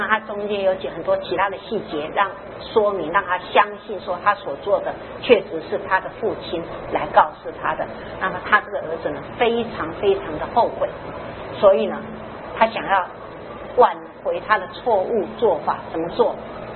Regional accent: China; 我们中国人很奇怪，人死了要请客吃饭的

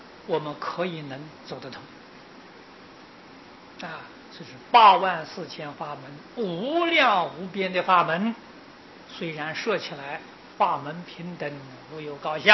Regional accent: China; 我们中国人喜欢讲善恶，印度人讲黑白

